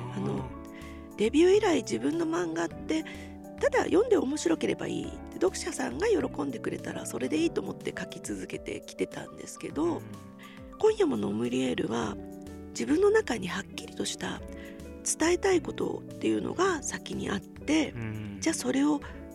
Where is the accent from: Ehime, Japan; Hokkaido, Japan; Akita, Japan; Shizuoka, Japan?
Ehime, Japan; Matsuyama; 私愛媛県松山市出身なんですけど、地方都市で娘ですよ